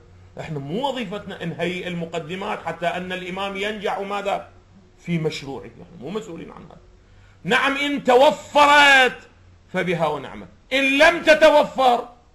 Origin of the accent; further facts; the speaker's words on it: Iraq; وهذا حدث عندنا في العراق